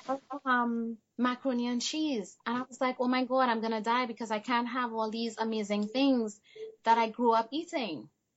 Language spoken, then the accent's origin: English; Trinidad & Tobago; I mean, granted, we grew up in Trinidad.